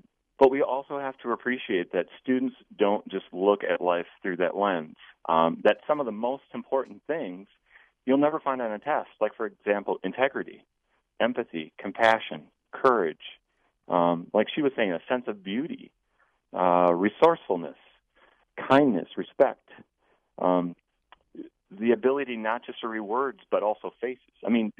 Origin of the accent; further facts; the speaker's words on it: Arcadia, Wisconsin, United States; also born or lived in Durand / La Crosse; I'm a Wisconsin product, grew up in, actually, my dad was a Catholic school principal for a while, but in Arcadia, and then we went to Durand, and then finally into La Crosse